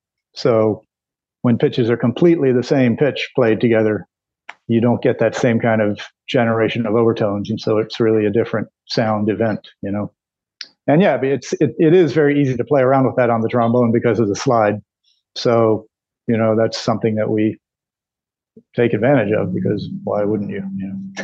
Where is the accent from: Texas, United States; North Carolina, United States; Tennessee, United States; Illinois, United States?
North Carolina, United States; Raleigh; I was going to pursue engineering studies at North Carolina State University in Raleigh, which is my hometown